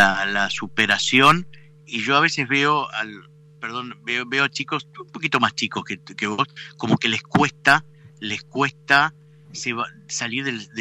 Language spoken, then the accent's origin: Spanish; Buenos Aires, Argentina; No, la Argentina no era un país donde se instalaba mármol, más en capital, de donde yo venía.